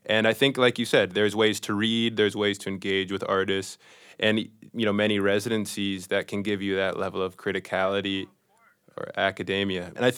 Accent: St. Paul, Minnesota, United States; born there; also born or lived in Chicago / Las Vegas / Colorado / Dubai; now in New York, United States; I was born in St. Paul, Minnesota, and I moved throughout Chicago, Las Vegas, Colorado, Dubai, Los Angeles, and now I've been in New York for 8 years.

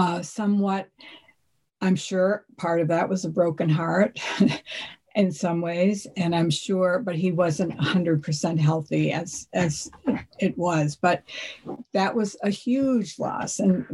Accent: Hingham, Massachusetts, United States; I grew up in Hingham, a lovely town on the South Shore of Massachusetts, and I was part of a family of five.

